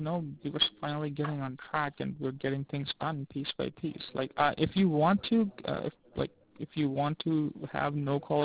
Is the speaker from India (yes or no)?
no; South Africa; also born or lived in Illinois; now in New York, United States; by background, I'm from South Africa, then I moved to Illinois, and now I'm in New York. I moved, like, seven years ago. Nine years ago